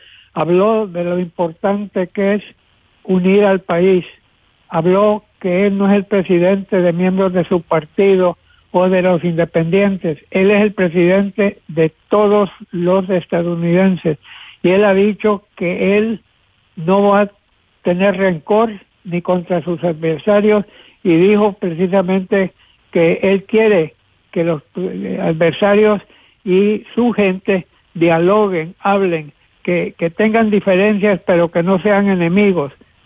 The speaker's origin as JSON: {"language": "Spanish", "country": "Honduras", "moved": "yes", "lives_now": "United States", "said": "yo soy de Honduras, ahí tenía mis programas y todo, regreso en el 80, llevo 41 años acá"}